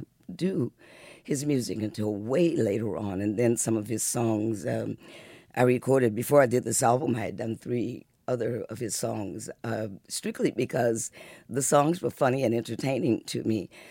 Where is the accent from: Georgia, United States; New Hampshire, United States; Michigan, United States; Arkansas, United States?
Michigan, United States; Muskegon; born there; also born or lived in Detroit; My parents, before we came to Detroit, I was born in Muskegon, Michigan, uh-huh.